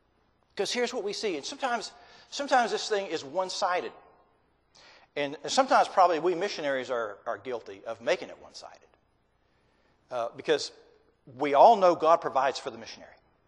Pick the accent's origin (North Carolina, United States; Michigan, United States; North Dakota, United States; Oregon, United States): North Carolina, United States; I'm from North Carolina.